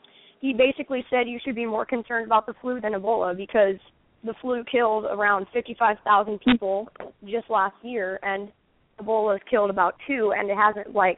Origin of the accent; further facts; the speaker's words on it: Orangevale, California, United States; I'm from Orangeville, California.